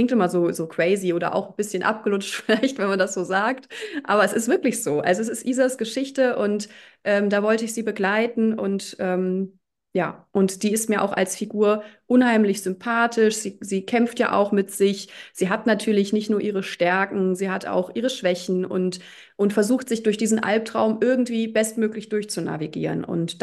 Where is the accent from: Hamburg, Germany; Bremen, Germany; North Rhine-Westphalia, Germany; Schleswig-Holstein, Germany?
North Rhine-Westphalia, Germany; Overath; Einmal in Overath, in meiner Heimatstadt, findet eine Lesung statt.